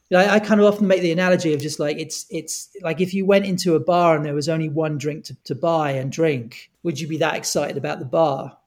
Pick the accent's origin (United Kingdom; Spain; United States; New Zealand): United Kingdom; England; It's been quite interesting for me being English and, 2 years into not drinking and doing this.